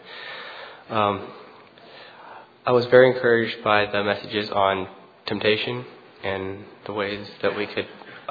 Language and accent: English; Idaho, United States; I'm from North Idaho.